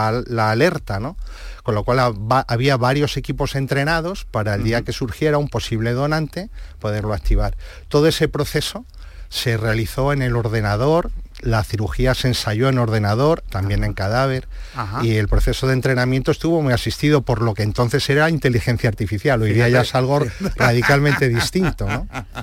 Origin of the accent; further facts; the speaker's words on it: Andalusia, Spain; Estamos muy orgullosos como andaluces